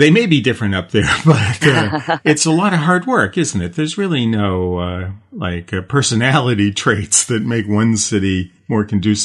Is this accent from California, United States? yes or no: yes; Newport Beach, California, United States; So, of course, I'm from Newport Beach, California.